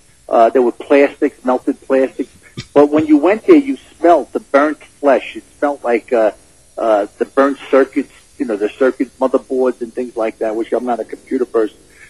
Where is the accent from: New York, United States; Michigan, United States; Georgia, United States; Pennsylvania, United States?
New York, United States; New York City; I grew up in Brooklyn and then Staten Island.